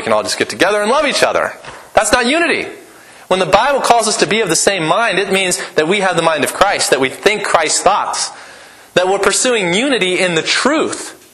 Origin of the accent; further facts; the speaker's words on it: Lincoln, Nebraska, United States; also born or lived in Wyoming; I grew up in Lincoln. I'm a city slicker.